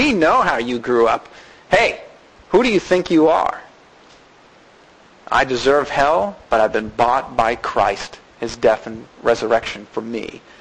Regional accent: Maine, United States; I'm an import, right? I'm from Maine.

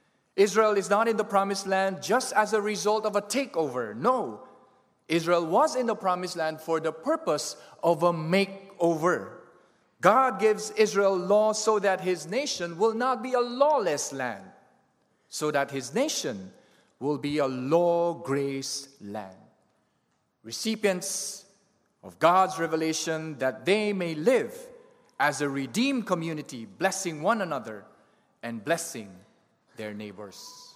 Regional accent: Philippines; I grew up in the Philippines

